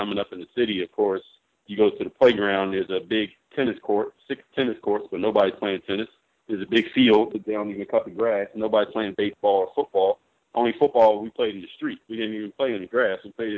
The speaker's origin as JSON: {"language": "English", "town": "Philadelphia", "region": "Pennsylvania", "country": "United States", "said": "I'm from Philadelphia, Pennsylvania, Mount Airy to be exact, 19150."}